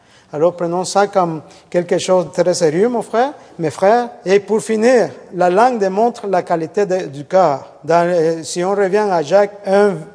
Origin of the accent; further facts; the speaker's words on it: El Salvador; French is a second language; Je parle de l'Amérique latine parce que je suis latino-américain. Regardez, l'Amérique centrale est tellement petite. Et mon pays d'origine, c'est le plus petit pays d'Amérique.